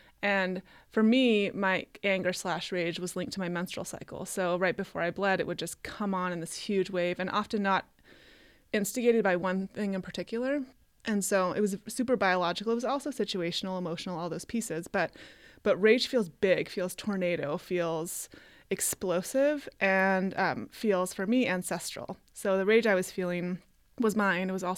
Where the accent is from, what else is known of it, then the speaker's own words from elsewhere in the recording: United States; I'm white, I'm heterosexual, I'm American, I'm cisgendered, I'm middle class.